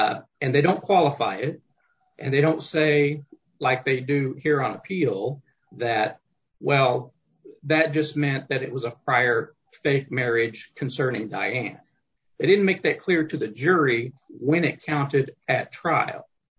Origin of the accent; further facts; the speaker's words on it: Enid, Oklahoma, United States; I'm 52 years old and I practice in Enid, Oklahoma, my hometown.